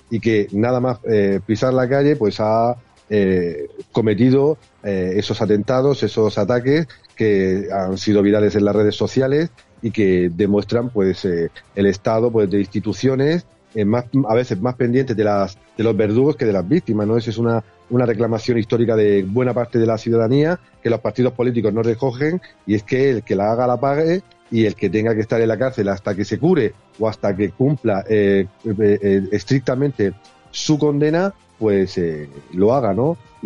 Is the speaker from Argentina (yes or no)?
no; Region of Murcia, Spain; más allá de lo que sucedió en mi tierra, en Murcia